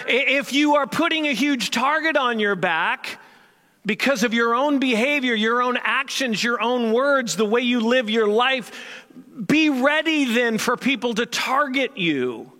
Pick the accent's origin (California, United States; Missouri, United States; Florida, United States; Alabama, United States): Missouri, United States; St. Louis; I grew up in St. Louis, or actually suburb of St. Louis. I've told you many times, and all of my side of the family is back there.